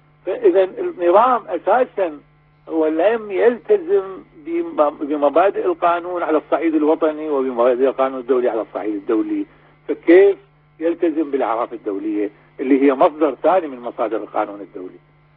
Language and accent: Arabic; Iraq; وهذا شيء يعني احنا كعراقيين وكرجال قانون وكمعارضة عراقية